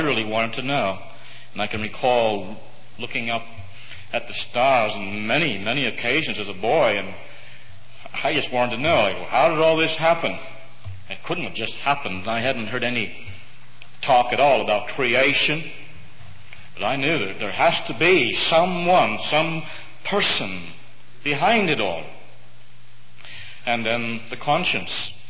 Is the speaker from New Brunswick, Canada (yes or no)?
yes; Saint John, New Brunswick, Canada; born there; I'm a Canadian. I was born in St. John, New Brunswick, Canada.